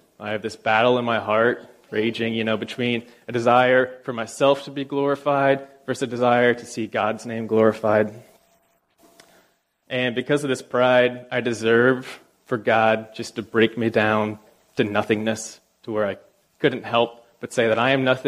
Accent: Orlando, Florida, United States; I grew up in Orlando, Florida, as the youngest of four brothers.

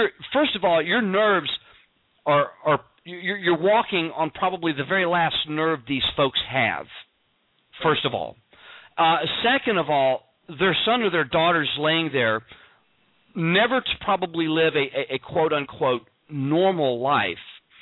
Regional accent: San Antonio, Texas, United States; I grew up in San Antonio. Now, I left there in 82 when I joined the service, and it was less than a million people that lived there. I mean, by our terms here in Texas, San Antonio was not a huge city.

